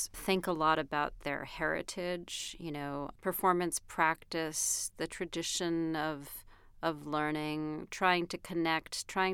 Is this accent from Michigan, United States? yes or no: no; Brooklyn, New York, United States; Or because I'm from Brooklyn, I know how to play Gershwin.